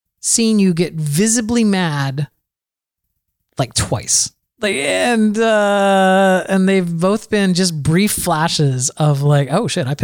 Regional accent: Arkansas, United States; I'm from Arkansas. How could I say anything mean?

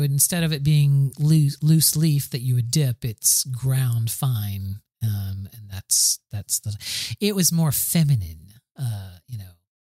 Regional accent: the South, United States; I'm from the South. I experienced.

